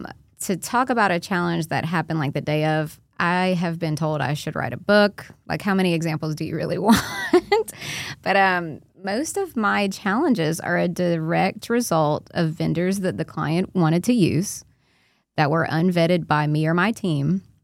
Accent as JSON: {"language": "English", "region": "Louisiana", "country": "United States", "said": "As Cajun as I am, I still love a broom dance."}